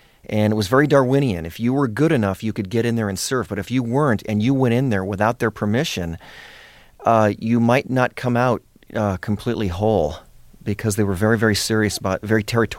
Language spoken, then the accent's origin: English; Los Angeles, California, United States; born or raised there